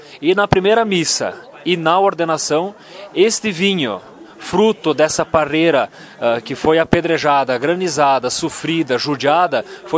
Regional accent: Campestre da Serra, Rio Grande do Sul, Brazil; Eu sou natural de Campestre da Serra. Minha família mora lá, trabalha com agricultura

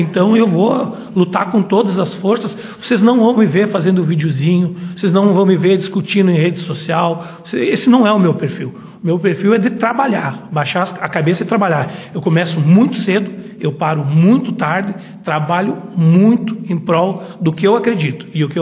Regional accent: Lagoa Vermelha, Rio Grande do Sul, Brazil; nasci em Lagoa Vermelha, sou lagoense de alma e coração, luto por esse município com todas as minhas forças, tive a oportunidade de morar fora, mas optei por morar em Lagoa Vermelha porque eu amo essa cidade.

